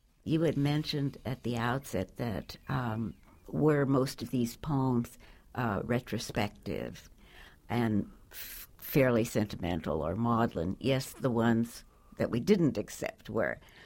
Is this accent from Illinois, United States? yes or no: no; New York City, New York, United States; I'm from New York City. I never knew the names of any birds.